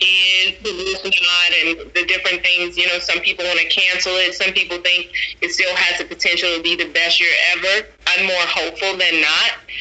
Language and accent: English; Deep South, United States; And I grew up in the Deep South, and same thing.